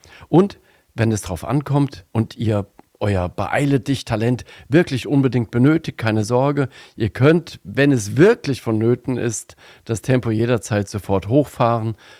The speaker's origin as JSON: {"language": "German", "town": "Limburg an der Lahn", "region": "Hesse", "country": "Germany", "tie": "born or raised there", "said": "In meiner Heimatstadt Limburg an der Lahn gibt es eine Frau, die es grundsätzlich eilig hat."}